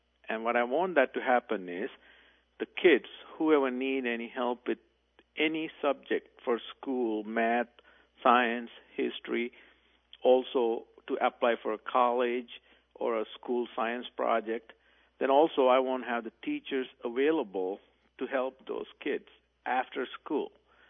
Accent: Sri Lanka; now in United States; I'm actually originally from Sri Lanka.

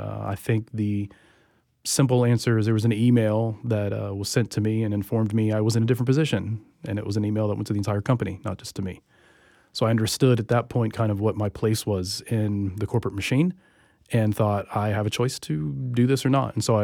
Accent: Jacksonville, Florida, United States; also born or lived in Charleston, South Carolina; I grew up in, I guess, Jacksonville, mostly. I was born in South Carolina, Charleston, South Carolina, to be specific. And about 7 years old or so, we moved to Jacksonville.

